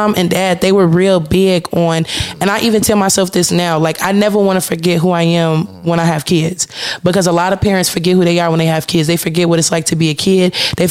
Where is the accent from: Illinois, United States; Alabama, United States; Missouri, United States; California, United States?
Illinois, United States; Chicago; also born or lived in Dolton; I always say I grew up in Dalton. I grew up in Dalton, but I'm from Chicago because I always went to a CPS school. So I was in Chicago.